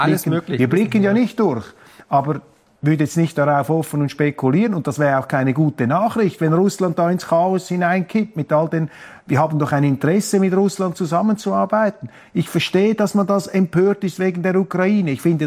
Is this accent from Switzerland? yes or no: yes; Switzerland; wir auch bei uns in der Schweiz.